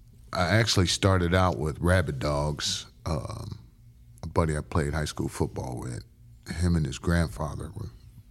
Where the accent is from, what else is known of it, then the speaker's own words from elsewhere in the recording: Dayton, Ohio, United States; also born or lived in Brooklyn; I was born in Brooklyn. And we moved to Dayton, Ohio.